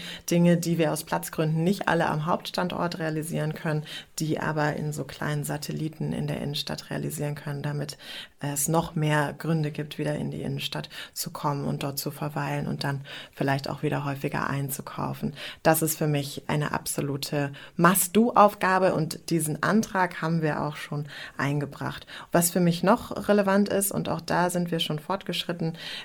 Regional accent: Göttingen, Lower Saxony, Germany; ich bin in Göttingen aufgewachsen und erinnere mich noch

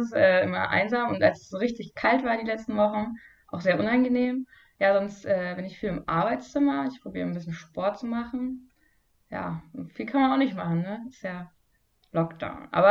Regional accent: eastern Germany, Germany; Aber ich bin auch zwar im Osten groß geworden, aber meine Eltern kommen aus dem Westen, deswegen bin ich nur so halbdialektisch aufgewachsen praktisch.

